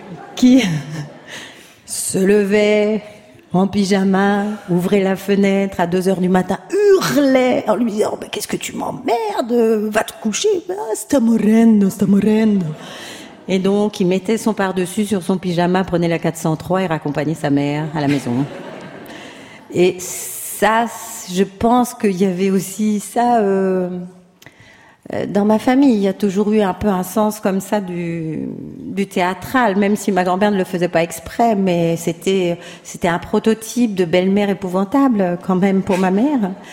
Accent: Marseille, Provence-Alpes-Côte d'Azur, France; on habitait au rez-de-chaussée chez nous à Marseille

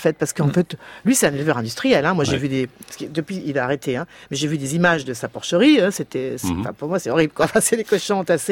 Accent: France

